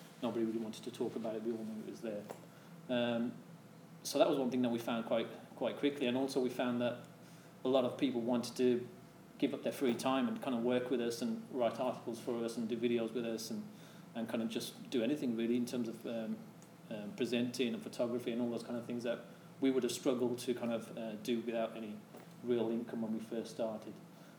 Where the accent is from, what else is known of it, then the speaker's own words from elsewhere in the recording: United Kingdom; what it was like for myself growing up being British Asian